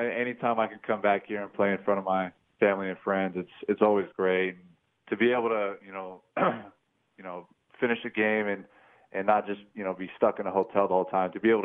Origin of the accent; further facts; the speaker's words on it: Las Vegas, Nevada, United States; And growing up in Vegas, going to games all the time